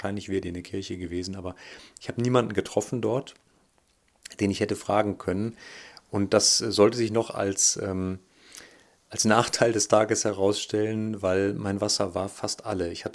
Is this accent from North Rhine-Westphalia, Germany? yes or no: yes; North Rhine-Westphalia, Germany; Ich komme ja aus dem Oberbergischen